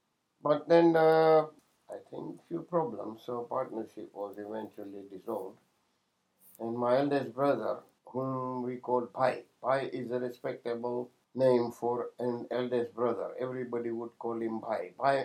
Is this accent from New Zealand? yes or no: no; Jinja, Eastern Region, Uganda; moved away as an adult; also born or lived in Kakamega, Kenya; Came here in 1962. Before that, I was in Jinja, but I was not born in Jinja. I was born in Kakamega, a place, very small village near Kisumu.